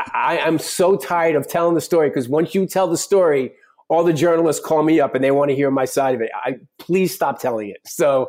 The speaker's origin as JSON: {"language": "English", "region": "New York", "country": "United States", "said": "And I'm a New Yorker, but I really want to be a cowboy."}